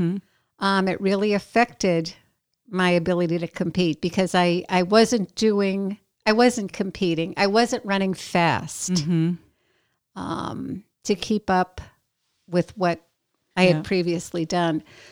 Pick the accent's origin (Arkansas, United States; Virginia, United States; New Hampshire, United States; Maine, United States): New Hampshire, United States; Okay, so I grew up in New Hampshire, and my family was not active at all.